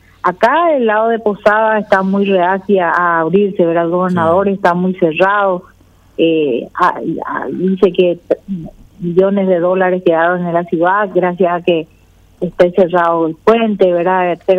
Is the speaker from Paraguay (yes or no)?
yes; Paraguay; porque somos todos paraguayos